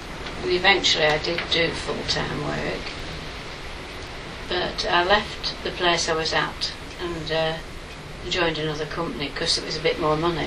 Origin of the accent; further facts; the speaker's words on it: Frenchwood, North West England, United Kingdom; born there; Well, I was born in Frenchwood, and I was one of three children, the middle one.